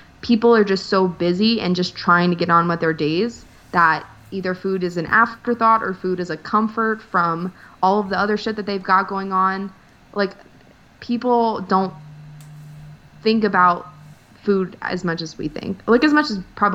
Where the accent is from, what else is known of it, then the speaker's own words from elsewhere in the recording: Louisiana, United States; I'm from South Louisiana. My dad works in oil. My grandpa worked in oil. Everyone works in oil in some way. That is how the towns in South Louisiana get by.